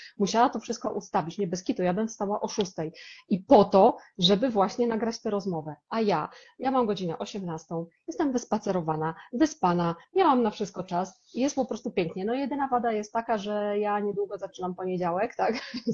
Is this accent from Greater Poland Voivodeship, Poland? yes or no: no; Wrocław, Lower Silesian Voivodeship, Poland; Ja jestem z Wrocławia